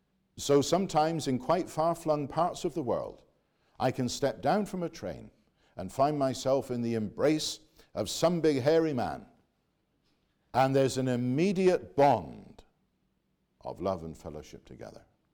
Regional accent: United Kingdom; now in Canada; It's a Canadian vote and I'm a Brit. I'm not eligible to vote.

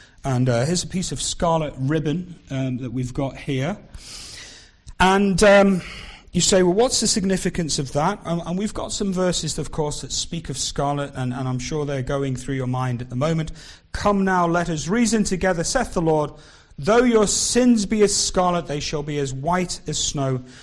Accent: North West England, United Kingdom; also born or lived in Glasgow / Leicester; I grew up on Merseyside, and in the northwest, it's all how you doing, my chicken. And then I was a student up in Glasgow, and it was how you doing, hen?

